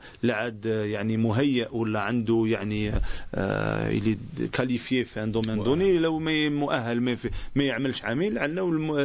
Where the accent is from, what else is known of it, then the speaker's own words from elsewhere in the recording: Algeria; نعم في جزائريين، احنا 6 جزائريين